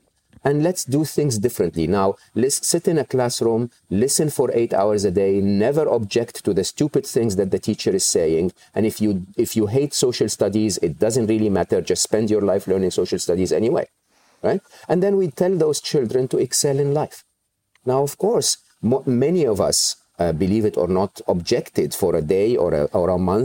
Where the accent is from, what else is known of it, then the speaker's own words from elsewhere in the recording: Egypt; growing up in Egypt, even though we didn't have social security